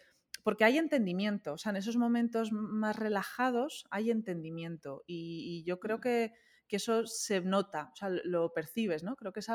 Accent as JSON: {"language": "Spanish", "country": "Spain", "said": "Pues yo que soy de España y quizás esté alineada a la cultura mediterránea"}